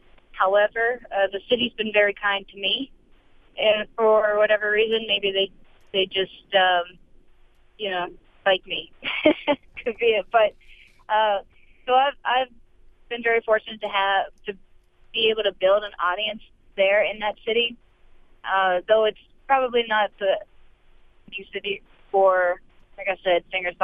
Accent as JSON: {"language": "English", "region": "Pennsylvania", "country": "United States", "tie": "born or raised there", "lives_now": "Cleveland, United States", "said": "Well, I grew up in Pennsylvania. My father's a minister, so we moved just about every 2 to 4 years. For the most part, I was in the Western Pennsylvania."}